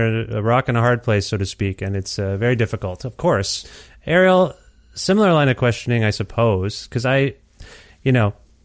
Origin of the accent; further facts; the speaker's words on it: Ontario, Canada; Yeah, coming from Ontario, I mean, I thought I knew what I was fleeing in terms of a Ford family dynasty there and just the political climate I was kind of gr